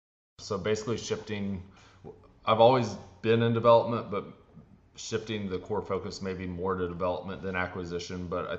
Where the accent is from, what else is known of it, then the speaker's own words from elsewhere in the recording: Texas, United States; I'm from Texas.